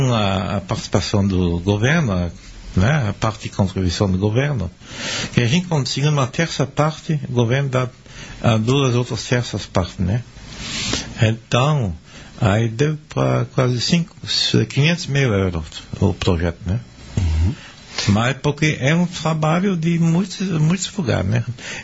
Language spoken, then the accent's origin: Portuguese; Luxembourg; Eu sou natural da periferia da capital, de Luxemburgo, Neudorf